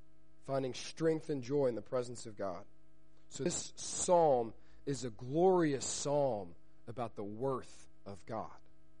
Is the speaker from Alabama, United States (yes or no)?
yes; Alabama, United States; now in London, United Kingdom; Hello. I'm from Alabama, and my family, we moved over here back in September to attend London Theological Seminary